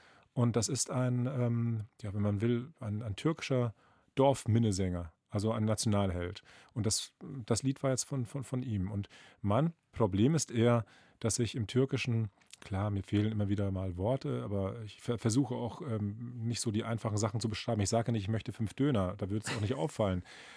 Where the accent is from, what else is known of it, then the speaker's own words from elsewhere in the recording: Turkey; habe ich mir gedacht, wenn ich jetzt hier als Türke das Regelwerk der Meistersinger falsch singe, ja, hat er nicht verstanden, hat eben doch nicht das deutsche Blut